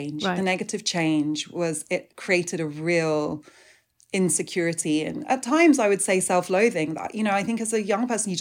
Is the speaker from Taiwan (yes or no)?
no; United Kingdom; the way I grew up in Britain